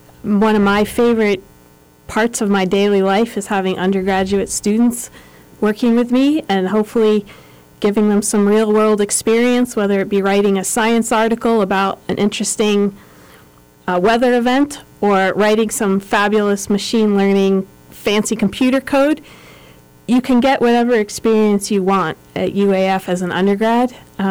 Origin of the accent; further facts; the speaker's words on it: New England, United States; I'm from New England. It's really in there.